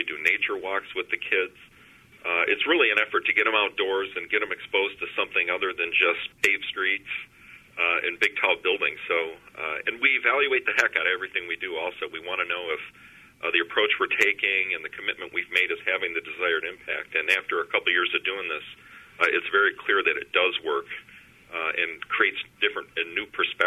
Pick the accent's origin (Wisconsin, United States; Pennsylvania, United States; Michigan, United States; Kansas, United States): Michigan, United States; Greenville; my hometown of Greenville, Michigan, which isn't on the lakeshore